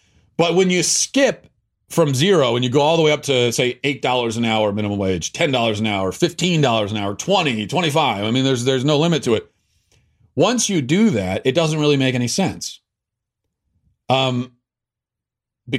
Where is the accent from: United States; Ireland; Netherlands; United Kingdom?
United States; I do think that this is actually kind of the right way of going about it as an American.